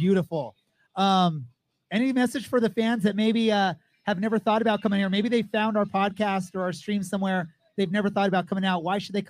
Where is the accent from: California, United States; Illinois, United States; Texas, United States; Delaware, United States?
California, United States; Aliso Viejo; I'm from Aliso Viejo as well, so welcome to the stadium all the way from Aliso Viejo.